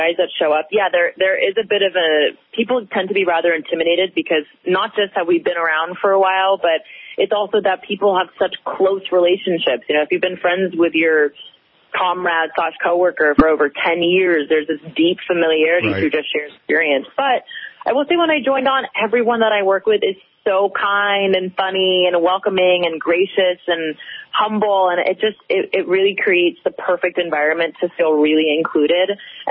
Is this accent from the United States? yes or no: yes; New York, United States; now in Chicago, United States; I am from the suburbs of New York.